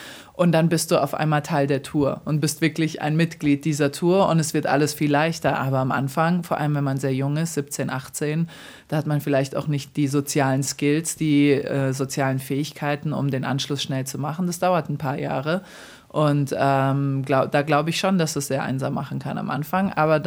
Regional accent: Darmstadt, Hesse, Germany; now in New York, United States; Genau, Darmstadt ist meine Heimat, absolut. Und New York ist die Stadt, in der ich wahlweise lebe.

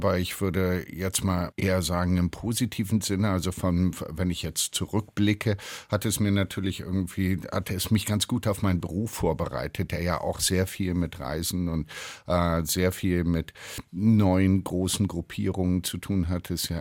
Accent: Germany; also born or lived in Friedberg / Ludwigsburg / Kiel / Fulda; ich bin nicht hier in Berlin aufgewachsen. Mein Vater wurde des Öfteren in Deutschland, innerhalb Deutschlands umstationiert und auch nach Amerika. Und wir sind dann natürlich immer mitgezogen. Also wir waren auch in Friedberg, in Ludwigsburg, in Kiel, in Fulda, in Heidelberg

